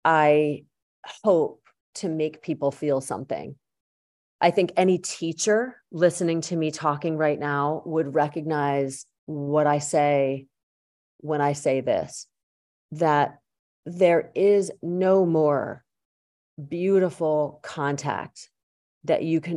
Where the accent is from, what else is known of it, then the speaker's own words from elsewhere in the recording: Yardley, Pennsylvania, United States; And that's where my dad settled. And I grew up in Yardley, Pennsylvania, just a hop skip from there.